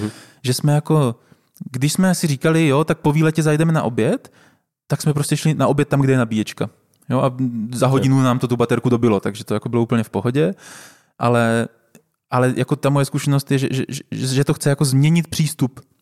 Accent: Brno, South Moravian Region, Czechia; já jsem vyrůstal celý život v Brně

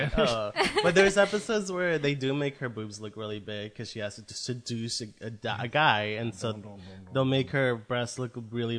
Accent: Mexico; I didn't grow up with Chef Boyardee, but because I grew up in Mexico.

